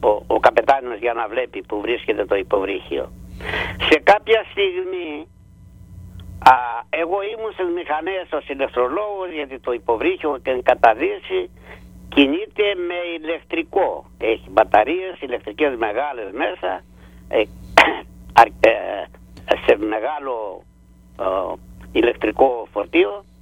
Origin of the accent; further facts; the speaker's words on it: Persena, Western Greece, Greece; Κατάγουμε από το νομό Ηλίας, πρωτεύουσα ο Πύργος, το χωριό μου λέγεται Πέρσενα. Είναι κάπου 850-900 μέτρα από θάλασσα.